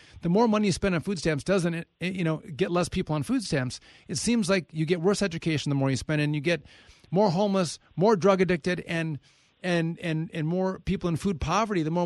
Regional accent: Wisconsin, United States; born and raised a Wisconsin guy. I go back. I'm going to get 10 days back in Wisconsin. I go back to my hometown.

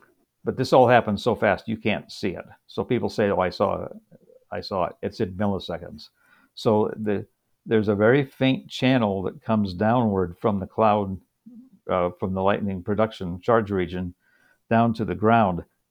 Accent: Indiana, United States; So we're seeing a whole lot more than I grew up in Indiana.

